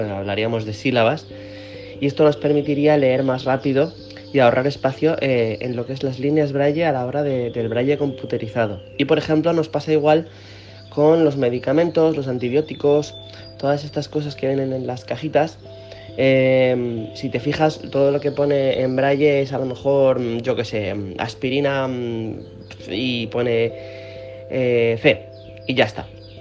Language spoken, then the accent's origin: Spanish; Spain; soy de España y echo de menos el braille en algunos productos de supermercado